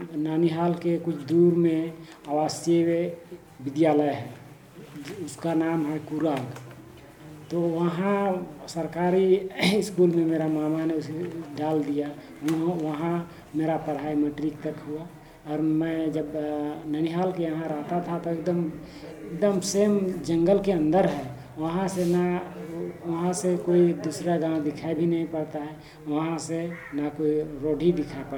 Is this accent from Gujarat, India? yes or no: no; Jahu, Himachal Pradesh, India; born there; मेरा जन्म जाहू ग्राम जाहू गांव में हुआ।